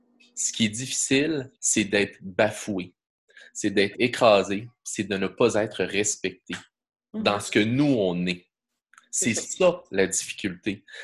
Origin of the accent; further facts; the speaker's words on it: Quebec, Canada; mais en tant que Québécois, c'était aussi l'histoire des pauvres francophones.